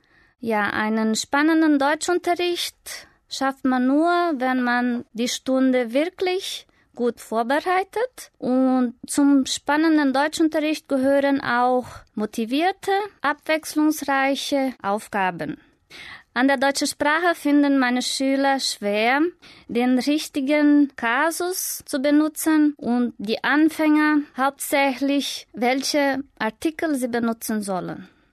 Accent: Rio Grande do Sul, Brazil; Ich komme aus Brasilien. Ich wohne in einer kleinen Stadt, die Feliz heißt, und sie liegt in Südbrasilien. Ich bin im Jahr 1973 geboren

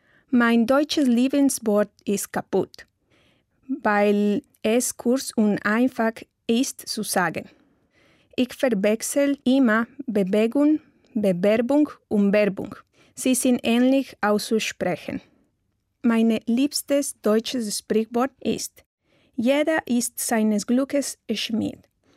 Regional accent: Quito, Pichincha, Ecuador; German is a second language; Ich bin Ecuadorianer. Ich komme aus Ecuador, aus der Hauptstadt Quito. Ich habe in 1986 geboren.

